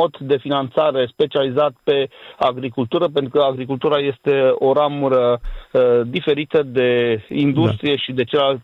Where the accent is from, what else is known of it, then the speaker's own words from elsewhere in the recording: Romania; nu numai în partea de vest, de unde sunt eu.